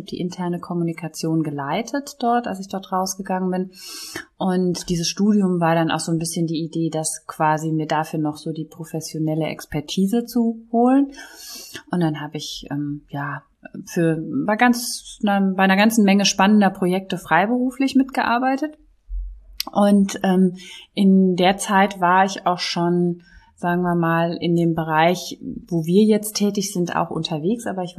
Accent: North Rhine-Westphalia, Germany; ich komme ja gebürtig hier aus der Nähe von Düsseldorf und dann bin ich zurückgegangen nach Köln. Das ist eigentlich die Heimatstadt meiner Mutter.

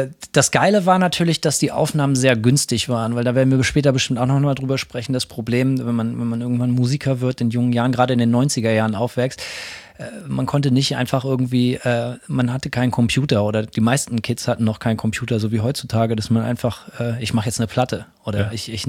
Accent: West Germany, Germany; Und ich komme aus Westdeutschland

